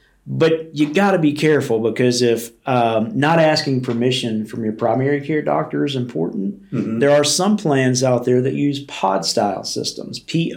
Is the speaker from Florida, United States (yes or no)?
no; Louisiana, United States; Now I'm from South Louisiana.